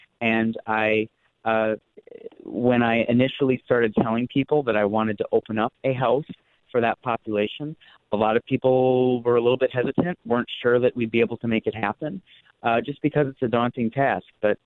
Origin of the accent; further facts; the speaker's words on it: Eau Claire, Wisconsin, United States; this kind of a model isn't just needed in Eau Claire, my hometown.